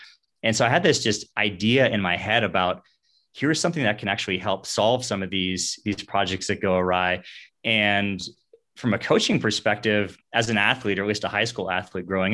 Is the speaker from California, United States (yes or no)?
yes; California, United States; So I grew up in Northern California.